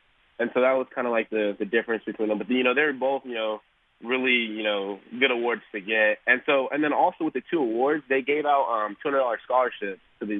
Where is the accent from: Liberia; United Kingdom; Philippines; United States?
United States; Phoenix, Arizona; because I come from East Phoenix, and so it was a whole different new scene for me.